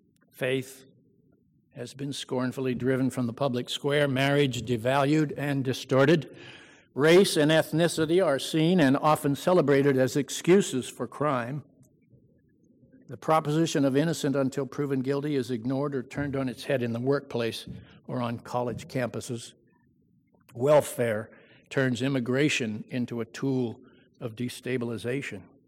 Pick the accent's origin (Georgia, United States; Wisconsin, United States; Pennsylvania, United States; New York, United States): Pennsylvania, United States; In my home state of Pennsylvania, this very week